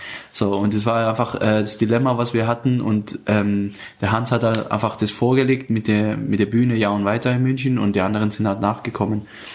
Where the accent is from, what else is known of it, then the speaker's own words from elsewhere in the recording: Afghanistan; Garmisch-Partenkirchen gewohnt und für diejenigen, die mich jetzt nicht sehen, also für euch alle, ursprünglich komme ich aus Afghanistan.